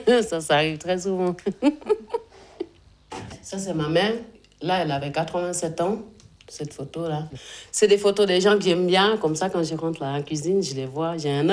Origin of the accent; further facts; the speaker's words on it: Côte d’Ivoire; moved away as an adult; now in Switzerland; je viens de la Côte d'Ivoire. J'ai 38 ans, j'ai une fille de 20 ans et je suis en Suisse depuis 14 ans. Je suis arrivée ici en 86